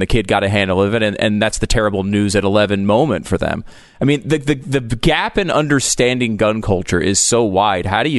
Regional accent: Connecticut, United States; It's interesting, though, because I grew up in Connecticut. It was not a gun culture at all.

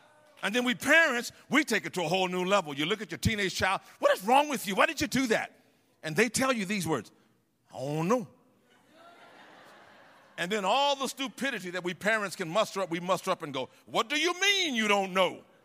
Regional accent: United States; All I know is I'm an American, and I'm from America

